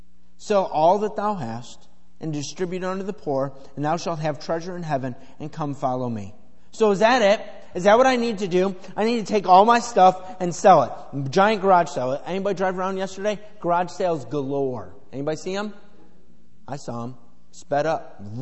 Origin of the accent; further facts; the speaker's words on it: United States; Just as an American.